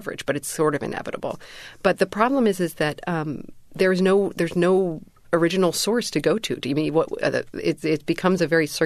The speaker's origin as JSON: {"language": "English", "region": "Pennsylvania", "country": "United States", "said": "the people that I have spoken to in my home state is Pennsylvania"}